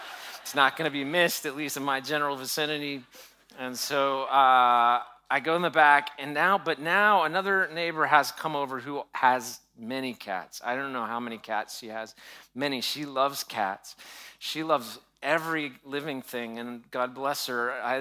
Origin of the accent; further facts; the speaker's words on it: Tennessee, United States; And so that's growing up in Tennessee, that's where you get it.